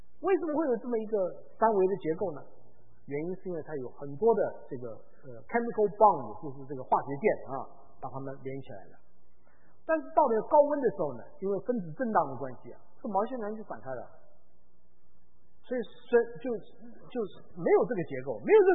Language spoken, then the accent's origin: Chinese; China; 你知道我们中国人造假，就是这个真是丢脸了